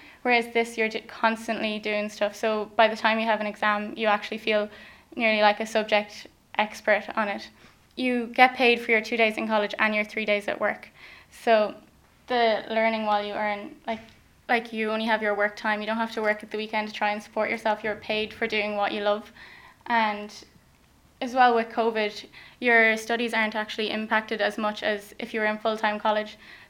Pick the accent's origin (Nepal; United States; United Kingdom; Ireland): Ireland; Leinster; I'm from Louth, and I was going to college down the country